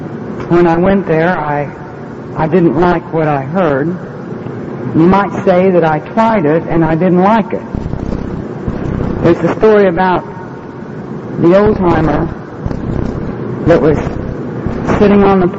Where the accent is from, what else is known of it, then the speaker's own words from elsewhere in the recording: Bible Belt, United States; And as far as my environment is concerned, I was raised in the Bible Belt and went to the Baptist Church